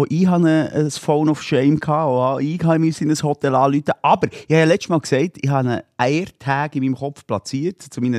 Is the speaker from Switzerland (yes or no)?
yes; Bern, Switzerland; als Berner sagt Gendarmerie.